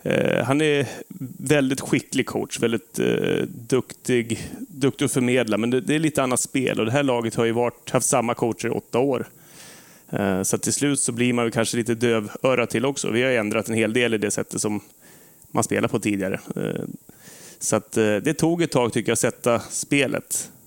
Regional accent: Leksand, Dalarna County, Sweden; also born or lived in Nacka / Saltsjöbaden; vi föddes i Saltsjöbo, antar jag, eller inte född kanske, men uppväxt här. Tills vi var 4 år, då flyttade vi upp till en sommarstuga i Alvik utanför Leksand.

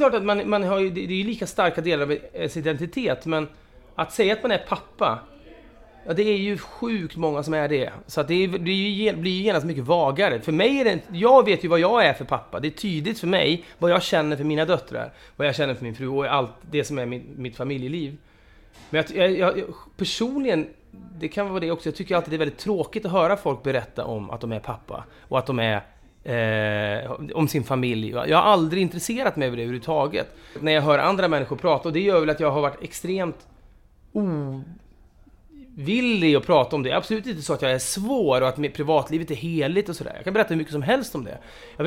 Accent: Vänersborg, Västra Götaland County, Sweden; born there; also born or lived in Trollhättan / Ånge / Ljungaverk / Otterbäcken; Så att jag är född i Vänersborg, jag har bott i Trollhättan, jag har bott i Ånge, jag har bott i Ljungaverk, jag har bott i Otterbäcken, jag har bott i Junisjär, sen har jag bott i Stockholm för det mesta.

